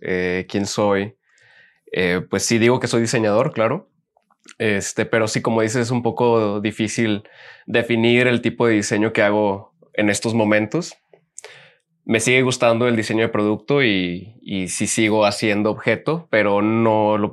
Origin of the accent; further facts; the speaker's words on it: Monterrey, Nuevo León, Mexico; Sí, nací y crecí en Monterrey. Soy regio, pero mi familia, pues las raíces de mi familia son más del centro